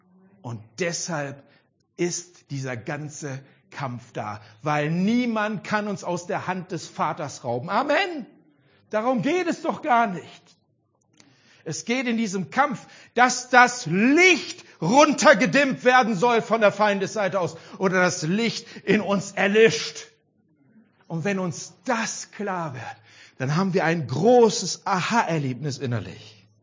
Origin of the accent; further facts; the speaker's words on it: Mülheim an der Ruhr, North Rhine-Westphalia, Germany; born there; Mein Geburtsort ist Mühlheim an der Ruhr.